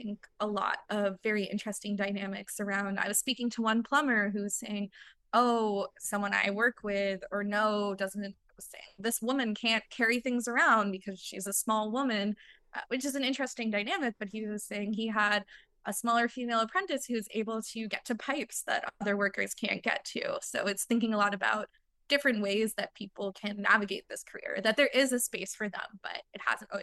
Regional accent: Boston, Massachusetts, United States; Shout out the MBTA, I'm from Boston.

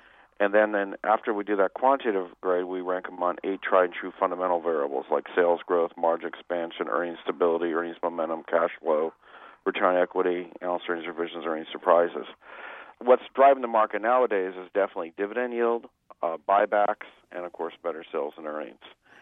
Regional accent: Berkeley, California, United States; Well, I'm from Berkeley, California.

